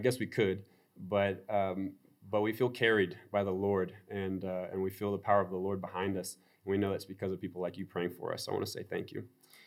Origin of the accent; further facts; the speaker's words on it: Namibia; now in Angola; So we moved to Angola about 7 months ago, and I grew up in Namibia